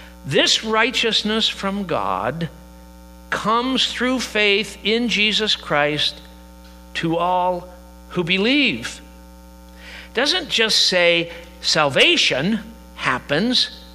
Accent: Midwest, United States; No. I grew up in the Midwest in the 1950s.

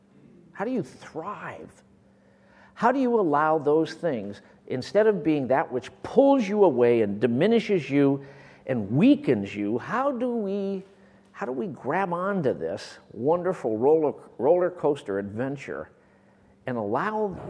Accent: Michigan, United States; And back when I was growing up in Michigan, if my dad needed to relax, we had two gentlemen in our church who had airplanes

